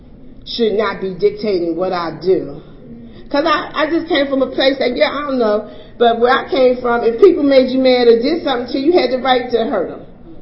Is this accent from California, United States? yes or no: no; Baltimore, Maryland, United States; now in Pennsylvania, United States; I come from I live in Pennsylvania now, but I was raised in Baltimore. I'm from the West Side, and I was the oldest of seven